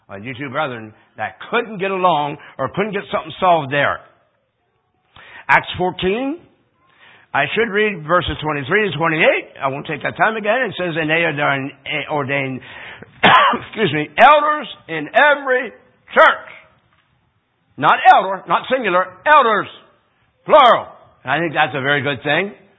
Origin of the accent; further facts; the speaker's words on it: Pennsylvania, United States; And before I went in the door, I said, we're from Pennsylvania.